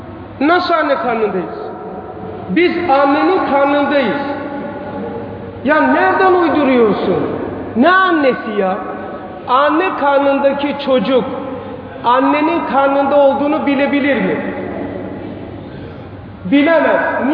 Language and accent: Turkish; Pazar, Rize, Turkey; Ben aslı buralıyım. Geçen birkaç ay önce de buradaydım. Ben pazarlıyım.